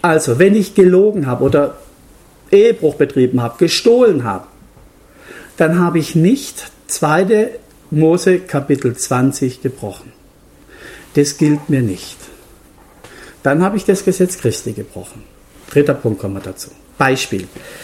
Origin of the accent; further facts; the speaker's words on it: Germany; Du bist in Luxemburg und ich bin Deutscher, auch dort gewesen.